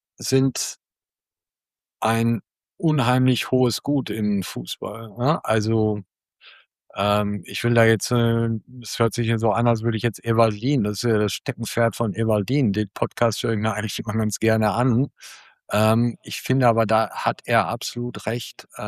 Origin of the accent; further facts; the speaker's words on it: Dortmund, North Rhine-Westphalia, Germany; Ja, ich bin gebürtiger Dortmunder und gebürtiger Kurler